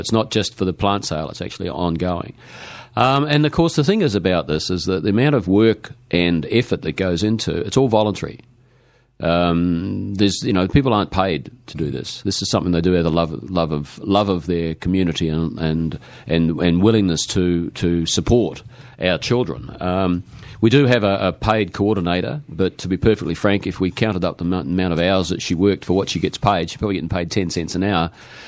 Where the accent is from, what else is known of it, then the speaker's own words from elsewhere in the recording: Waiheke Island, Auckland, New Zealand; someone overheard me say that I was from Waiheke Island